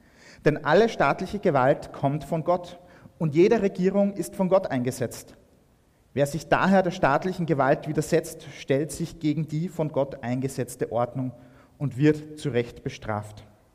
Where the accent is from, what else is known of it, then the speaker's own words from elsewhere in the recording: Austria; wie wir das als Österreicher ja auch immer wieder gern machen?